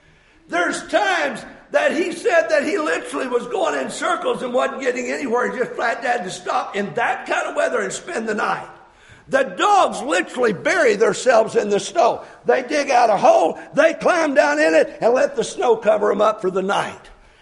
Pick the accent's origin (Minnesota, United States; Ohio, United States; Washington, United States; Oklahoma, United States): Oklahoma, United States; And they said, where are you from? I said, Oklahoma.